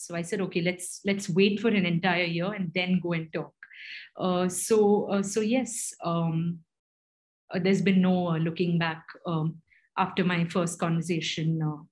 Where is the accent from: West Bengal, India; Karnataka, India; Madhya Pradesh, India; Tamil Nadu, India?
Tamil Nadu, India; Chennai; and I come from Chennai, which was formerly called Madras in South India.